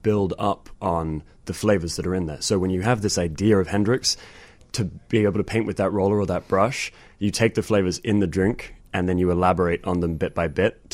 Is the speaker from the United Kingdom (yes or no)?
yes; England, United Kingdom; I mean, I'm English